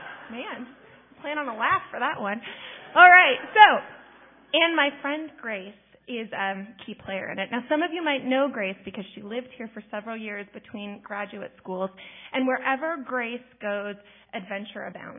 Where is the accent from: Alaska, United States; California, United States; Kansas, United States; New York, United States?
Alaska, United States; Juneau; from Little Juneau, Alaska